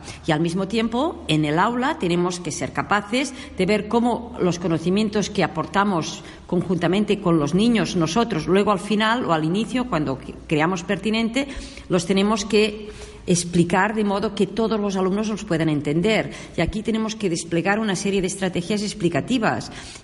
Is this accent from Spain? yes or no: yes; Catalonia, Spain; voy a poner un ejemplo que como catalana pues lo conozco de primera mano